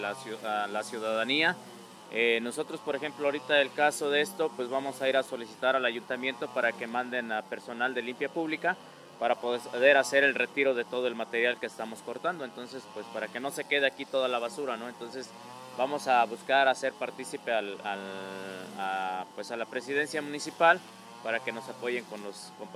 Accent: Huayacocotla, Veracruz, Mexico; todos somos aquí de Guaya, bueno, de aquí de la región

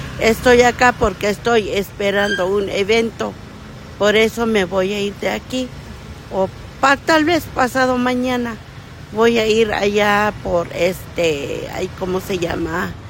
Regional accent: Chiapas, Mexico; yo vengo de Chiapas y yo laboro esta ropa.

